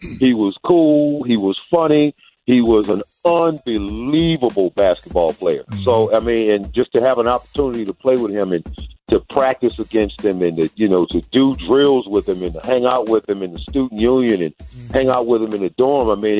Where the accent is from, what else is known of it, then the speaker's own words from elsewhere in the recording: Virginia, United States; South Carolina, from I was from Virginia. One guy was from Ohio. So, you know, a lot of us were from down South.